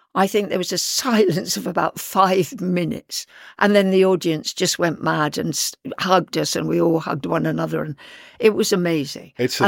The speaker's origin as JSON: {"language": "English", "region": "South East England", "country": "United Kingdom", "tie": "born there", "lives_now": "London, United Kingdom", "said": "But I was born on the Isle of Wight."}